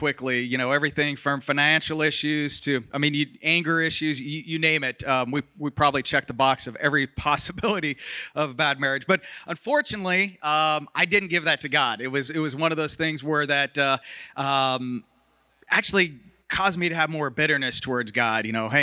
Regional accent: Wichita, Kansas, United States; also born or lived in New Mexico, United States / Texas, United States; So I was born in New Mexico, growing up, lived there, lived in Texas, and then ended up in Wichita.

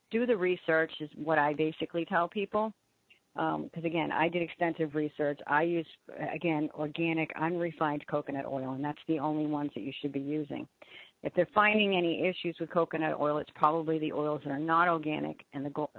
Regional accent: Ireland; I'm Irish myself.

